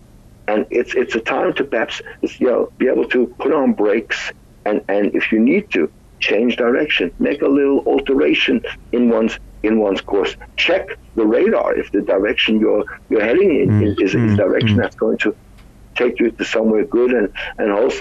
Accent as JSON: {"language": "English", "country": "United States", "said": "Not the situation in America, and I'm an American, but the American politics seems absolutely completely unreasonable."}